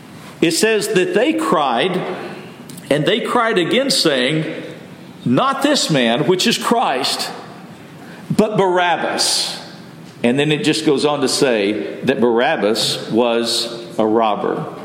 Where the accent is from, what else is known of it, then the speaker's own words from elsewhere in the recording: Texas, United States; I grew up in West Texas and we had mesquite trees.